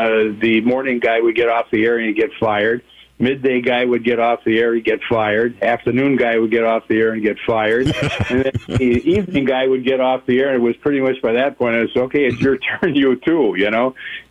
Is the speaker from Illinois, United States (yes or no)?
yes; Chicago, Illinois, United States; born there; I was born in Chicago, April 9th, 1951.